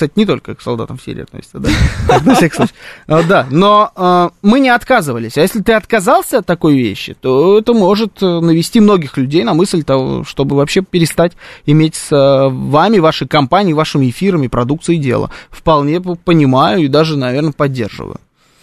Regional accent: Ukraine; а я вот с Украины

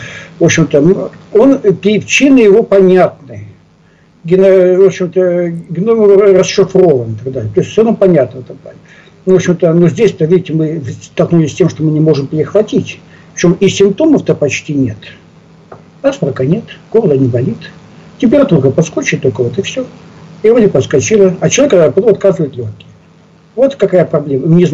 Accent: Far East, Russia; А вот в начале 70-х годов, я сам с Дальнего Востока, ну, у нас дача была, картошка росла.

